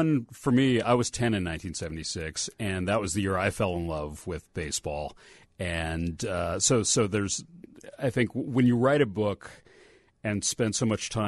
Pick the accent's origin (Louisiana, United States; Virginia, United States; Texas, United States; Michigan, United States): Michigan, United States; Ann Arbor; Huge, because I was growing up in Ann Arbor, Michigan, so the Tigers were my first team.